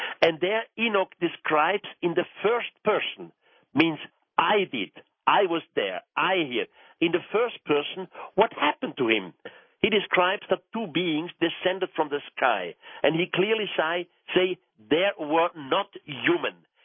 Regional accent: Switzerland; first language German; English is a second language; You see, I'm Swiss. My first language is German, and the second language is French, and then comes Spain. So English is my fourth language, so my accent may not be the perfect one.

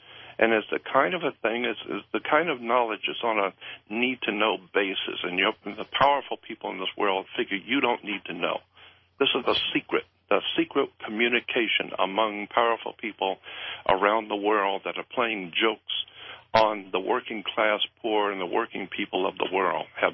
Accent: United States; what I was doing as an American was trying to enlighten my fellow man and my fellow Americans

